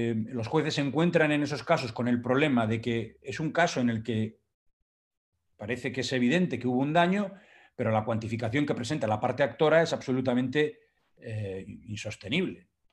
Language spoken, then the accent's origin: Spanish; Asturias, Spain; Y hay una, la de Asturias, de donde yo vengo, como algunos sabéis